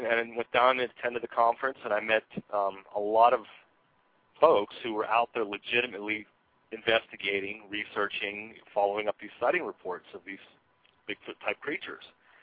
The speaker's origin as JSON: {"language": "English", "town": "Greensburg", "region": "Pennsylvania", "country": "United States", "tie": "born or raised there", "said": "there were actual sightings going on in Pennsylvania, my home state, and in Greensburg, my hometown."}